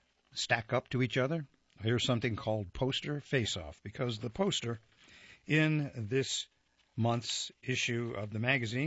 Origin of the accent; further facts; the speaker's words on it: Akron, Ohio, United States; for LeBron James, my hometown, Akron, Ohio.